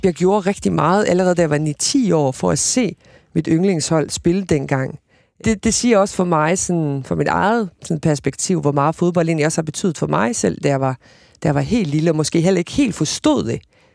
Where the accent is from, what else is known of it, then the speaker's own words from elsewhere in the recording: Viborg, Central Denmark Region, Denmark; fordi jeg er fra Viborg og vokset op i Viborg.